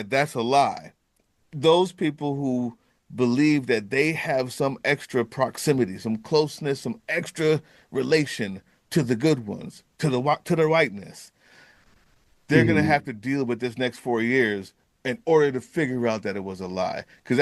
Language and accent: English; Jamaica; I've seen it as a Jamaican. I have dual citizenship.